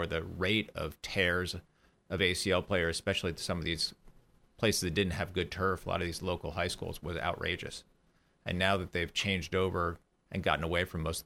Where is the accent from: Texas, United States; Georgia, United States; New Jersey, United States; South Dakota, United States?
New Jersey, United States; also born or lived in Massachusetts; Yeah, I'm originally from New Jersey, but I made some smart decisions later in life.